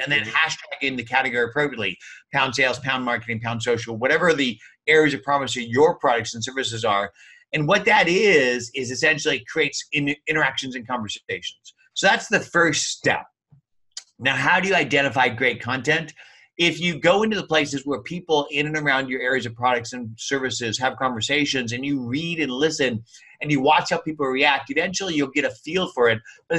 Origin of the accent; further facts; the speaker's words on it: United States; born there; English is a second language; who struggled in English, my second language, even though I was born in America.